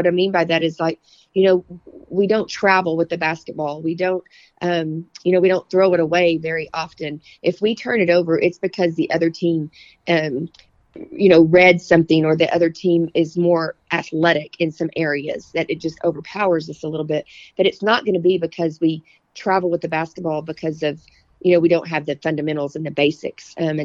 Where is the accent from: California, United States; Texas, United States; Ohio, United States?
Texas, United States; Spearman; I mean, I grew up in Hanford County. You know, I graduated from Spearman.